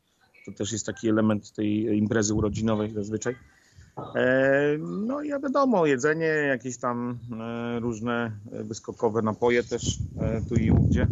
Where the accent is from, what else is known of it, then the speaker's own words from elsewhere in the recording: Elbląg, Warmian-Masurian Voivodeship, Poland; Jestem z Elbląga, tam Wysoczyzna Elbląska, Żuławy Wiślane.